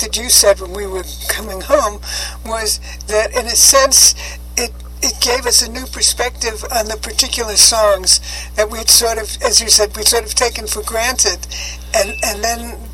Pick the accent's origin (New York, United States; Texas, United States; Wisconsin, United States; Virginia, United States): New York, United States; I mean, I think that when I was growing up in New York and going to theater